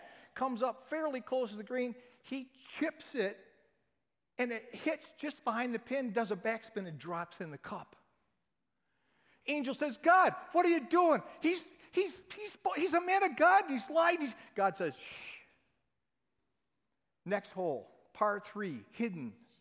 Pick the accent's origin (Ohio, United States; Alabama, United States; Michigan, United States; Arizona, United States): Michigan, United States; Holland; I'm from Holland, Michigan, and it's a privilege to be with you today.